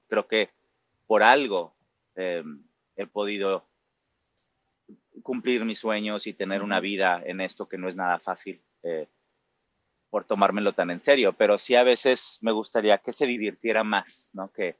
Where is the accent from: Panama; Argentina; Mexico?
Mexico; Yo tengo muchas banderas, ¿no? Yo soy latino, pero soy mexicano. Yo soy abiertamente gay.